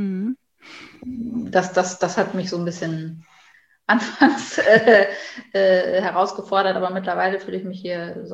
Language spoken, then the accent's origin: German; Bonn, North Rhine-Westphalia, Germany; Ich komme eigentlich aus Bonn. Also ich bin eine Zugereiste. Ah, okay. Ich bin geboren und aufgewachsen in Bonn. Das hat den Hintergrund, dass mein Vater als Ur-Südoldenburger, gebürtiger Kloppenburger, als Berufssoldat durch ganz Deutschland getingelt ist